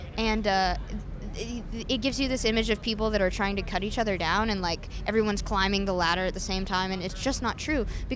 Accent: Southern United States, United States; a lot of people will focus on the fact that I grew up in the South, that I am a Christian

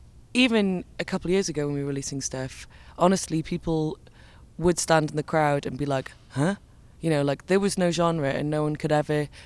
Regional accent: Cardiff, Wales, United Kingdom; also born or lived in Canada; So I was born in Cardiff, but very quickly I moved to Canada just with my mum and stayed there until I was about 3 years old. And then I left and I came back with a Canadian accent growing up.

